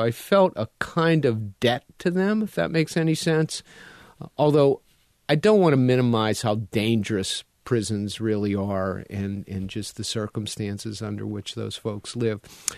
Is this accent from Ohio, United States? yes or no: no; Pittsburgh, Pennsylvania, United States; now in North Carolina, United States; I grew up in Pittsburgh, went to undergraduate and graduate school at the University of Pittsburgh.